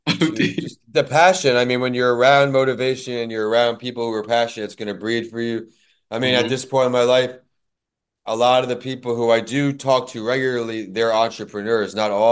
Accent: New York, United States; Growing up in New York

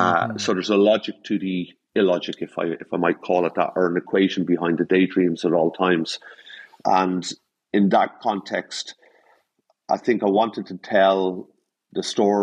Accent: Ireland; I've got a different accent. I'm Irish

